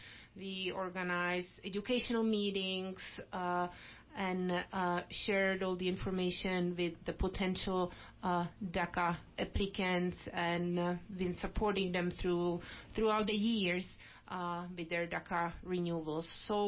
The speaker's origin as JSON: {"language": "English", "country": "Czechia", "lives_now": "Crested Butte, United States", "said": "I am from the Czech Republic, and I've been living here in Crested Butte for the last 20 years."}